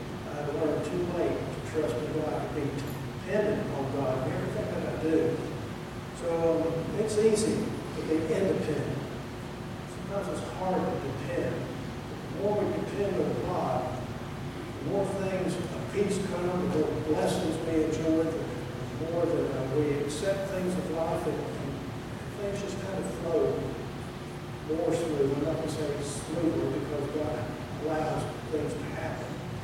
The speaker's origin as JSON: {"language": "English", "town": "Miami", "region": "Florida", "country": "United States", "tie": "born or raised there", "said": "You know, growing up in Miami, we went down to Key West quite often."}